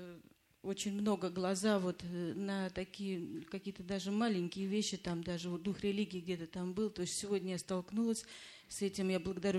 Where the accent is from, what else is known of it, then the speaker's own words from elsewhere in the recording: Russia; now in Finland; я сама из России, но живу в Финляндии.